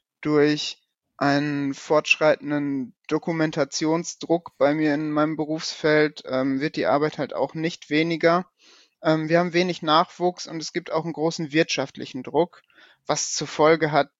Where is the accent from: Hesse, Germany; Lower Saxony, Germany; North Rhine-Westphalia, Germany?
North Rhine-Westphalia, Germany; Paderborn; ich komme aus Paderborn und ich arbeite als Krankenpfleger in einem mittelgroßen Krankenhaus hier in Paderborn.